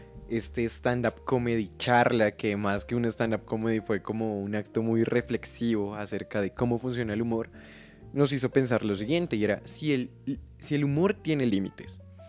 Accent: Colombia; Yo soy colombiano, soy estrato 3

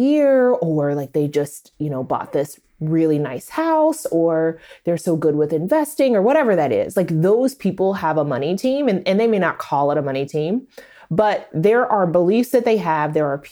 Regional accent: Oklahoma, United States; I'm from Oklahoma, and that's the only thing you do in Oklahoma

